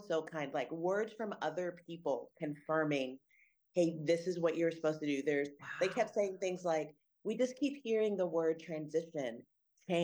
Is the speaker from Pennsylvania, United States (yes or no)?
no; Texas, United States; also born or lived in Minnesota; you may have heard me talk about the fact that I'm originally from Texas. I claim Texas. I'm an Army brat, so I'm from everywhere. But Texas has been the longest place that I've ever lived until we moved to Minnesota.